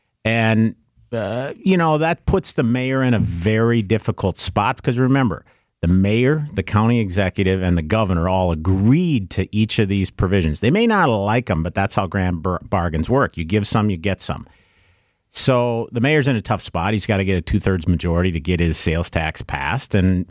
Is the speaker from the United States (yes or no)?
yes; Superior, Wisconsin, United States; I'm from northern Wisconsin. By the way, we call Wausau southern Wisconsin. I'm from Superior.